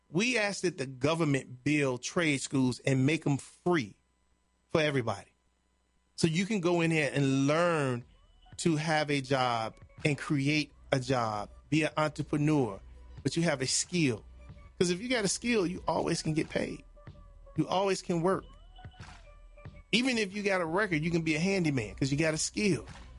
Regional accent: Chicago, Illinois, United States; The block I grew up on in Chicago was like that.

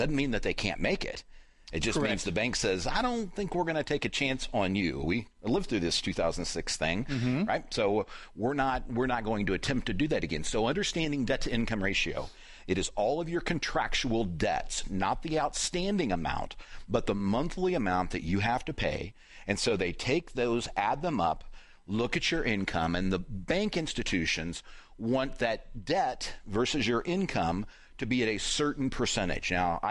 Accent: Anderson, Indiana, United States; So houses in where I live in my hometown in Anderson are moving relatively quickly.

